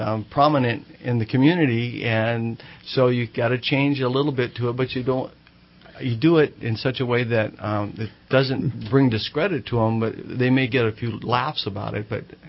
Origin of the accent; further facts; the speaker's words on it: South Dakota, United States; because I'm from South Dakota